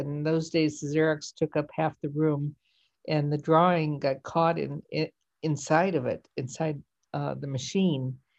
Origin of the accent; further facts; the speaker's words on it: Cleveland, Ohio, United States; Well, I grew up in Cleveland, Ohio. And I think I spent most of my time in the Cleveland Museum of Art.